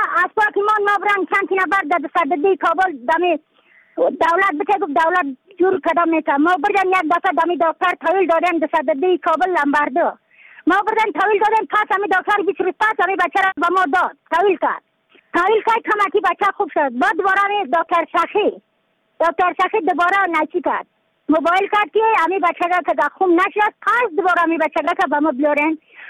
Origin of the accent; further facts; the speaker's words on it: Badakhshan, Afghanistan; از بدخشان هستم، مرکز بدخشان، ولسوالی اتل پایان، قیره وینگ